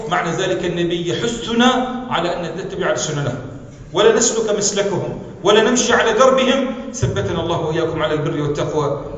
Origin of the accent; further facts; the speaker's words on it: North Governorate, Lebanon; لما كنا شباب في ريعان شبابنا كنا نجد أن بلدتنا متميزة عن بلدات مجاورة من مناطق الكورة، لأن فيها اختلاط بما يسمى العيش المشترك.